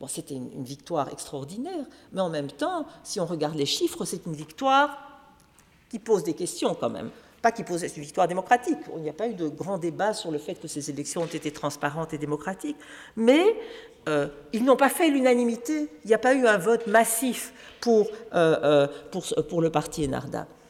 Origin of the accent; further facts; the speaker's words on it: Belgium; Et que chez nous, en Belgique, eh bien, c'est depuis l'année 2000 constitutionnellement